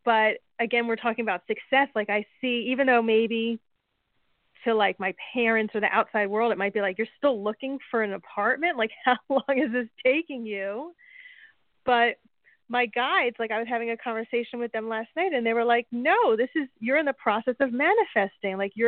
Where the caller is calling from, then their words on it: New Jersey, United States; I'm calling from New Jersey.